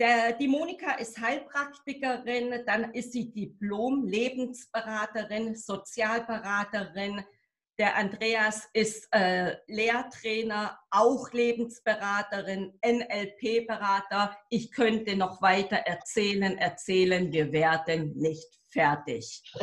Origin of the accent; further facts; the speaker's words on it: South Germany, Germany; wir gehen nämlich nach Süddeutschland in meine alte Heimat